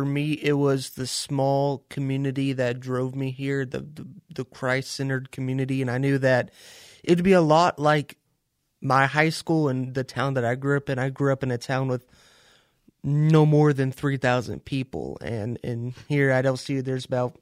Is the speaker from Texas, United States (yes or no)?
yes; Post, Texas, United States; So I'm from Post. I am not far from the Lubbock area. I grew up about 40 minutes southeast of Lubbock.